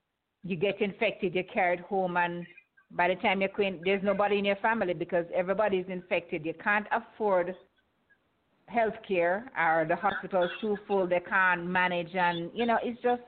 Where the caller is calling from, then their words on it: Colorado, United States; Colorado.